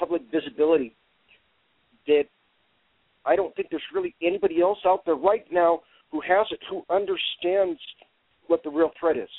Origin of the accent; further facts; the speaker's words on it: California, United States; I mean, we are from California, and the Marxism here is just got a very thin coat of paint over it.